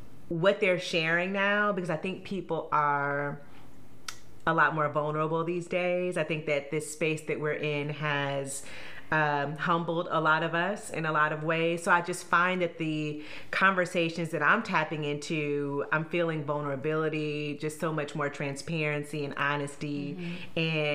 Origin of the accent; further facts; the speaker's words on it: Indiana, United States; When I think about myself as a little brown girl growing up in Indiana, not seeing women in these powerful positions